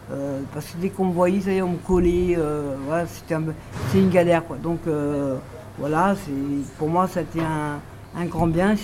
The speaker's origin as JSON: {"language": "French", "town": "Paris", "region": "Île-de-France", "country": "France", "lives_now": "Marseille, France", "said": "Et ça fait quand même 3 ans que je suis là, voilà. Mais je viens de Paris, je ne suis pas marseillaise"}